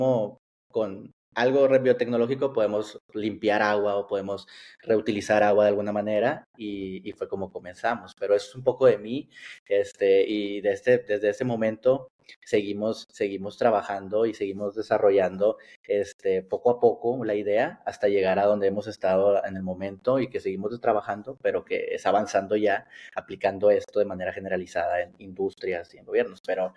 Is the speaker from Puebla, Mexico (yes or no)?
no; Monterrey, Nuevo León, Mexico; soy una persona de Monterrey, Nuevo León, soy un científico que estudié licenciado en biotecnología genómica de la Universidad Autónoma de Nuevo León